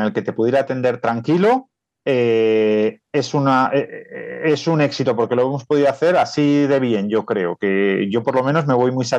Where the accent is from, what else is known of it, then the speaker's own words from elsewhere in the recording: Bilbao, Basque Country, Spain; como soy muy de Bilbao, a mí todo me vale